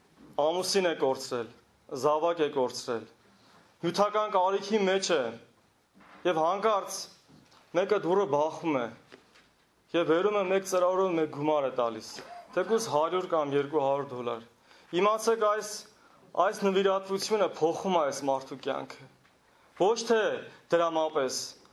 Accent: Armenia; Ամիսներ առաջ ես Հայաստանում էի, եւ այն տարիները, որ ես մեծացել եմ Հայաստանի մեջ

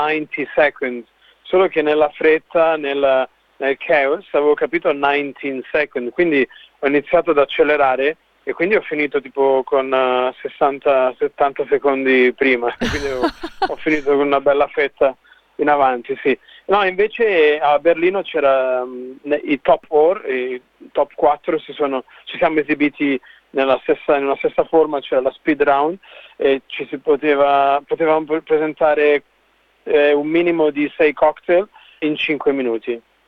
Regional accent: Castiglione d'Otranto, Apulia, Italy; Da un piccolo paese che si chiama Castiglione d'Otranto, in Salento, vicino Lecce. Proprio nel sud-est dell'Italia.

